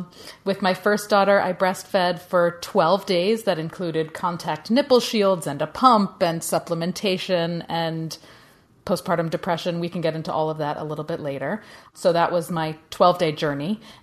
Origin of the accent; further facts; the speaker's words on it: Hoboken, New Jersey, United States; I am from Hoboken, New Jersey, and I have two daughters.